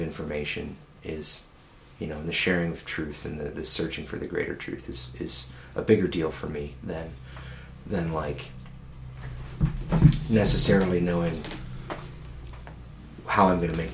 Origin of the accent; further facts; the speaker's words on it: Waterford, Michigan, United States; now in New York, United States; I live in New York. I'm from Michigan.